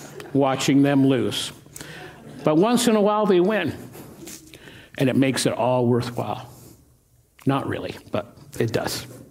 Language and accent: English; Regina, Saskatchewan, Canada; I used to go to the games beginning when I was 5 years old, growing up in Regina.